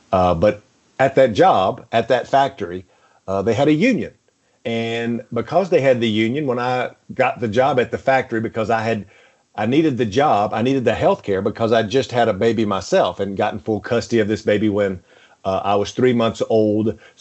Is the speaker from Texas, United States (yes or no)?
yes; Texas, United States; I grew up in East Texas.